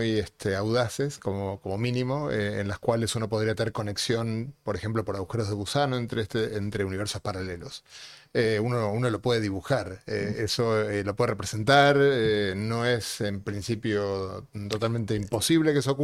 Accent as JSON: {"language": "Spanish", "country": "Argentina", "said": "Sí, argentino, sí, soy argentino-español."}